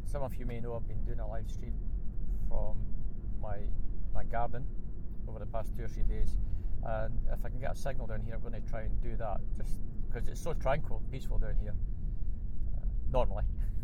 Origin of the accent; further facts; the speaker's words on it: Bathgate, Scotland, United Kingdom; So I'm driving down to through Durfikin from my hometown of Bathgate, over the country roads, and I'm heading for Linlithgow